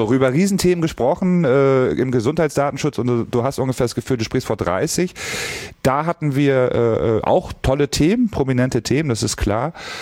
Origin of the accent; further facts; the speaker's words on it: Mecklenburg-Vorpommern, Germany; Philipp Amthor aus Mecklenburg-Vorpommern, also auch aus meinem Heimatbundesland